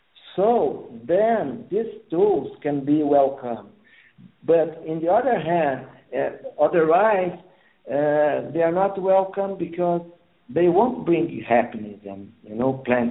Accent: Brazil; first language Portuguese; English is a second language; I am a Brazilian, an Italian Brazilian. I speak Portuguese. My native language is Portuguese, and I don't have the pretension to be a native English speaker.

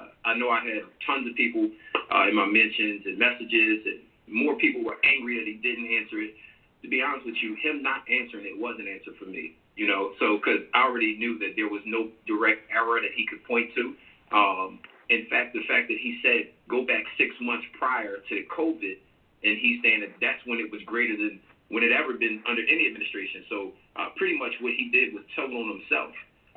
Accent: United States; It was important for me because as a black man growing up in America, consistently, just seeing the conditions of my communities

